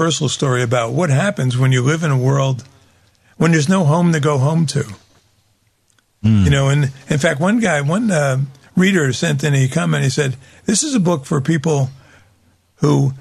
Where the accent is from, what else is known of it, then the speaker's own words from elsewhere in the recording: Newark, New Jersey, United States; You know, I grew up in Newark, New Jersey. And watched the neighborhood collapse around me.